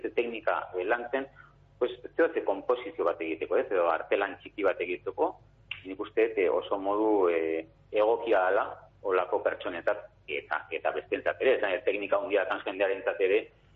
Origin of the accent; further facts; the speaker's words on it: San Sebastián, Basque Country, Spain; now in Markina, Spain; ni berez Donostiarra naiz